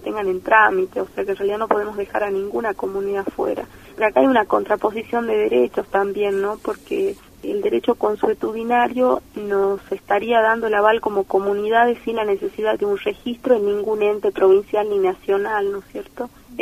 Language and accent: Spanish; Volcán, Jujuy, Argentina; Yo soy originaria del pueblo Tilián. Mi pueblo se asentó en la localidad de Volcán.